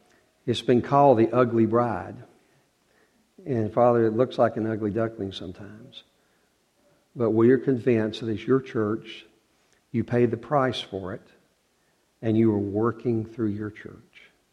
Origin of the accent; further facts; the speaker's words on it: North Carolina, United States; I'm from North Carolina.